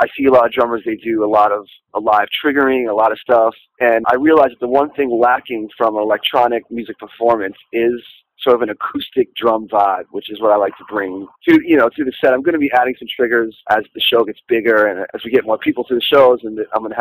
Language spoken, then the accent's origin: English; New York, United States; we're not from Denver, we're not from California, we're from New York, and this is the sound we grew up